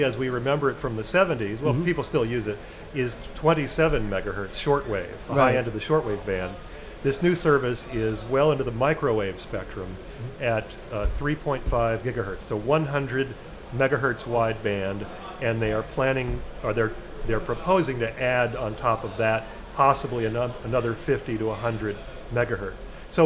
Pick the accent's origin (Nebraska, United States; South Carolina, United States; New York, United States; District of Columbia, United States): District of Columbia, United States; Washington; I'm from Washington, D.C., where I've covered the Federal Communications Commission as a trade journalist for 20-plus years.